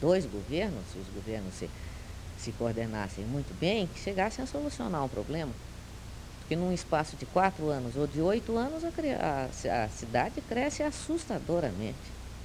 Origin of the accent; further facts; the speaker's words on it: Brazil; Eu sou muito brasileira, eu gosto muito de assunto brasileiro, de texto brasileiro, de literatura brasileira.